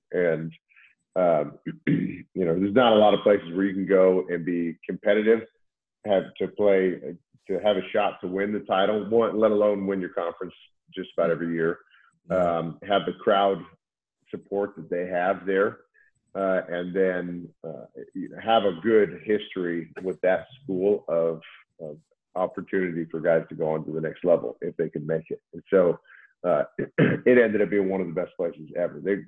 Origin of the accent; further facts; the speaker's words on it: Washington, United States; had a lot of great just from the west side of the States, because I was from Washington State, had a lot of West Side interest